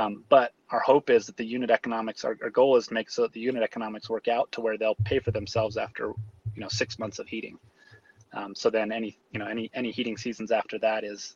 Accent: Idaho, United States; my hometown in Idaho, 3,000 people, everybody goes to church.

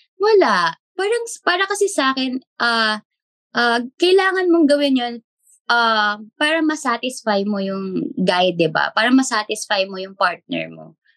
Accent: Cainta, Rizal, Philippines

